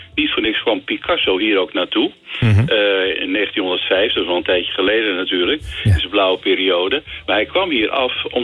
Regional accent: Alkmaar, North Holland, Netherlands; also born or lived in Schoorl; ik woon hier nu bijna 30 jaar. En daarvoor nog 15 jaar in Schorl. Ik kom oorspronkelijk uit Alkmaar.

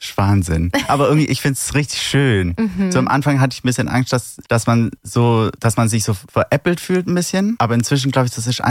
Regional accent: Baden-Württemberg, Germany; Als Schwabe darfst du ja auch nichts wegschmeißen.

